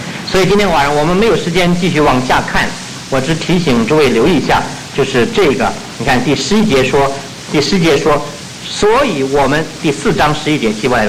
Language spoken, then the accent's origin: Chinese; China; 如果用中国人，我们中国人容易懂的话，就是容人忘我